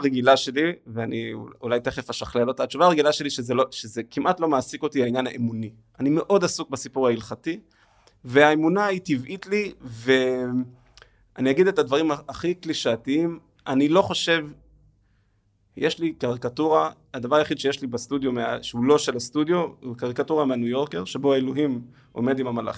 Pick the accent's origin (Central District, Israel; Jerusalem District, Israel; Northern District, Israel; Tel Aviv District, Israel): Jerusalem District, Israel; Jerusalem; אנחנו ירושלמים, אז אין לנו ים.